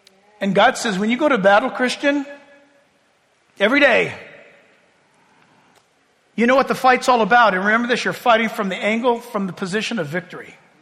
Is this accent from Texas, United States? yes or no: no; California, United States; I was in Boston, and this guy, where are you from? California. California.